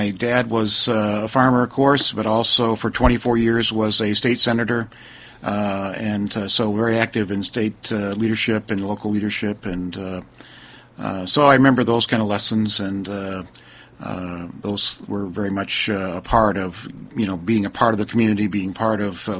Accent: Iowa, United States; Yes, I was born and raised in Iowa, so northeast Iowa, and grew up on a farm there.

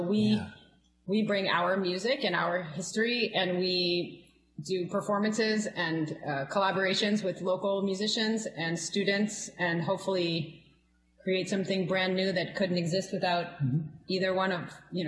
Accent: St. Louis, Missouri, United States; I was born and I was raised in St. Louis, Missouri.

